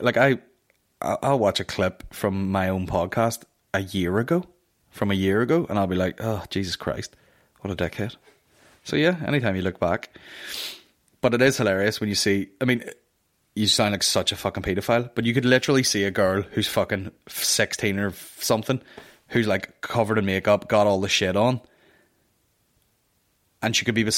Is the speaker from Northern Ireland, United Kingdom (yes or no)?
yes; Northern Ireland, United Kingdom; To have people forget that I'm from Northern Ireland.